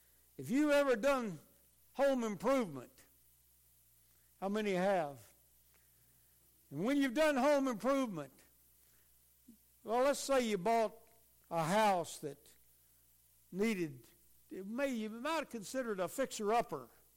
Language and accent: English; the South, United States; now in Central Pennsylvania, United States; I was born and raised in the South. I don't ever want to go back. I've been all over the United States in 6 foreign countries. But I find that I love Central Pennsylvania.